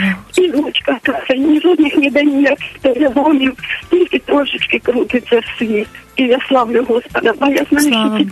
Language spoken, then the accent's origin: Ukrainian; Zaporizhzhia Oblast, Ukraine; Ні, ми самі теж із Запоріжжя, все, тільки ясно. Села 45 кілометрів з Дніпровки від Запоріжжя.